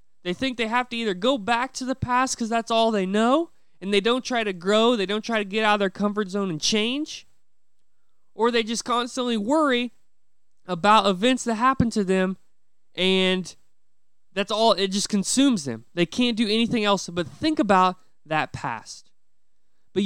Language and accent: English; Illinois, United States; I come from Sisney, Illinois, very small town.